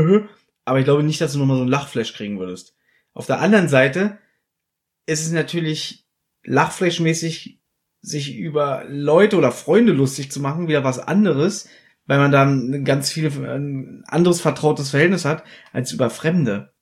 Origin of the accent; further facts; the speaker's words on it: Berlin, Germany; Ich bin am Südstern aufgewachsen.